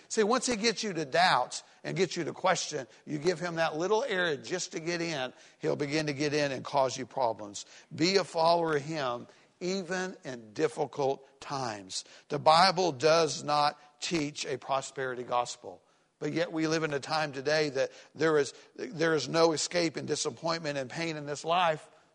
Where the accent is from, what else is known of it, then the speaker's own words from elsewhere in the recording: Tennessee, United States; also born or lived in Florida; I was from Florida, grew up in East Tennessee.